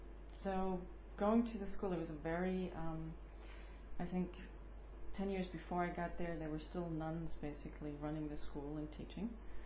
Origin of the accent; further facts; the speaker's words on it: Pfungstadt, Hesse, Germany; also born or lived in Hofgeismar; I was born in 1964 in Hofgeismar, Germany, which is a small little town near Kassel. My family moved to Funkstadt, which is was near Darmstadt, Frankfurt, sometime.